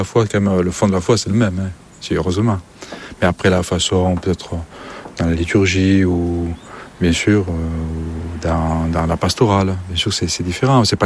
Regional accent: France; accent: Midi; now in Ardèche, France; Alors, moi, mon accent m'a trahi un petit peu. Je suis un peu plus du Midi. Je ne suis pas de l'Ardèche. Je suis de la Drôme provençale, Vaucluse.

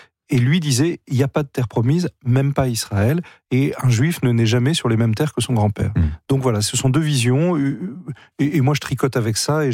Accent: France; moi, je suis français avant tout.

